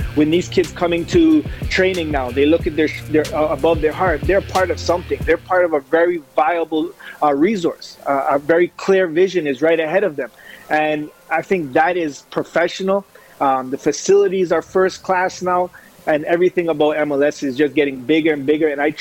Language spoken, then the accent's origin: English; Canada; And I think as a Canadian player, you're looking at that and you're looking at Belgium and say, you know what, I like our chances.